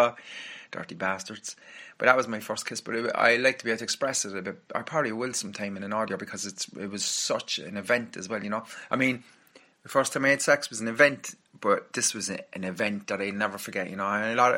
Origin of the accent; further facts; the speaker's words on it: Ireland; I like Boston as well, obviously, you know, being Irish.